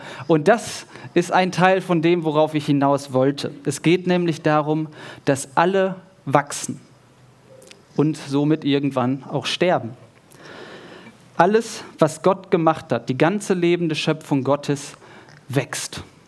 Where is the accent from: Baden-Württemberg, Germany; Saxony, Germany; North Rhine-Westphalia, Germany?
North Rhine-Westphalia, Germany; Bielefeld; ursprünglich kommen wir aus dem Raum Bielefeld, also noch ein Stückchen weiter im Norden.